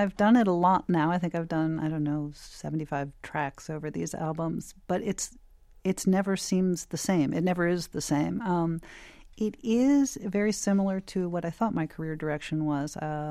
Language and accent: English; Philadelphia, Pennsylvania, United States; I mean, I grew up in Philadelphia, you know, and I'm the same age as rock and roll.